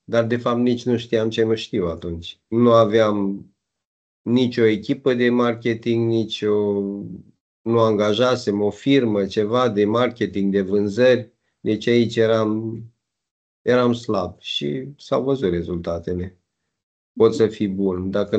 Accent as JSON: {"language": "Romanian", "town": "Piatra Neamț", "region": "Neamț County", "country": "Romania", "moved": "as an adult", "lives_now": "Italy", "said": "sunt din Piatra Neamț, dar momentan locuiesc în Italia. Momentan, spun momentan, pentru că doresc să mă întorc în România."}